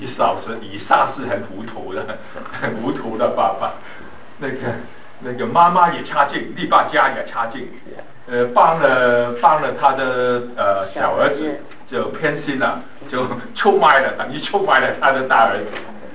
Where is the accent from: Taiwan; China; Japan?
China; Guangdong; 我们广东人怎么叫广东人呢